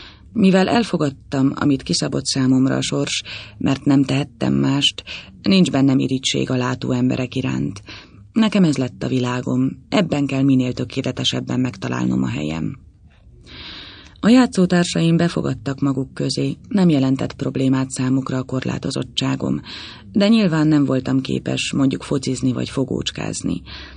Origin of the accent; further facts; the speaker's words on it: Komló, Baranya, Hungary; born there; Komlón születtem.